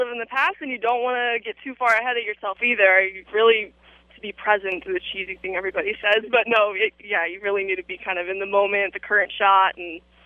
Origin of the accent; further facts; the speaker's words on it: Danville, California, United States; I'm from San Francisco Bay Area, Danville, just east of San Francisco.